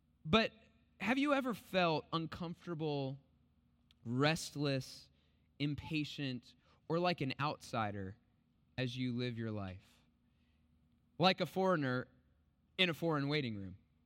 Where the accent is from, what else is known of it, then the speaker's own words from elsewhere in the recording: United States; one of my things is that as an American, I don't want to further the awful stereotypes about American tourists in other places.